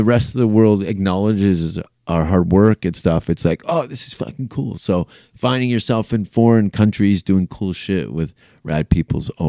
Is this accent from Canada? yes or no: yes; Canada